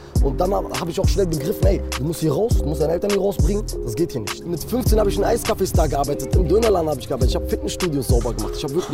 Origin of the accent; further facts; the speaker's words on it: Holzhausen, Germany; Ich bin in Holzhausen aufgewachsen